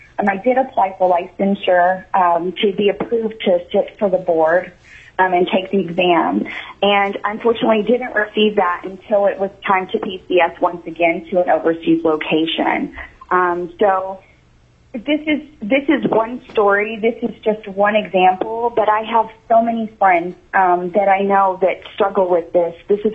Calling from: Anchorage, Alaska, United States; I am calling to from Anchorage, Alaska, as a military spouse.

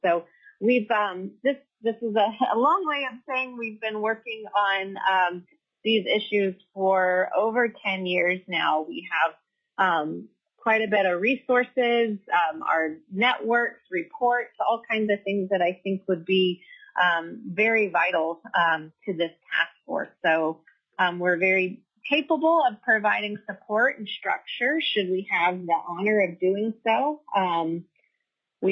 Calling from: Kodiak, Alaska, United States; I reside in Homer. I'm calling in from Kodiak today

